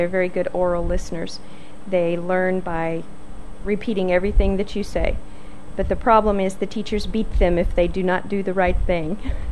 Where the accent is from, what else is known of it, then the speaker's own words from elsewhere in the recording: Mountain Grove, Missouri, United States; I'm from Mountain Grove, Missouri. It's south central Missouri. Very small town, 4,500 people, and I'm an elementary music teacher.